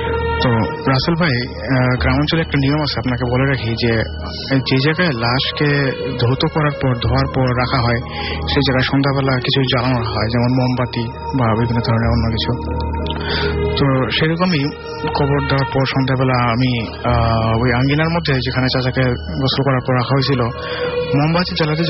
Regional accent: Dhanmondi, Dhaka Division, Bangladesh; ধানমন্ডি থেকে এসেছি।

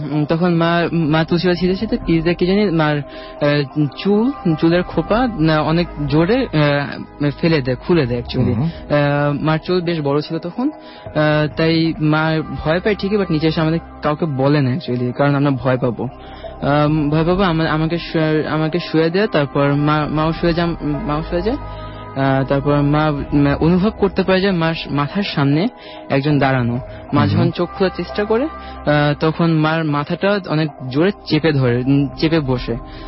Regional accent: Banglamotor, Dhaka Division, Bangladesh; আমি বাংলামোটর থেকে এবং বাংলামোটর থেকে এসেছি এখন।

